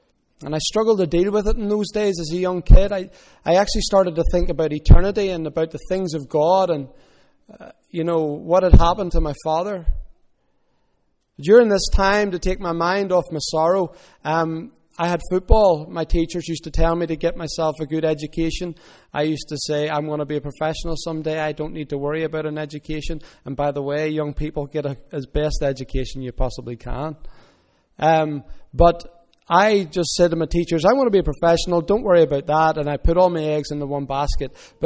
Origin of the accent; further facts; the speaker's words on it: Belfast, Northern Ireland, United Kingdom; I grew up in East Belfast, in the shadow of the shipyard there, and also in the shadow of Glentoran Football Club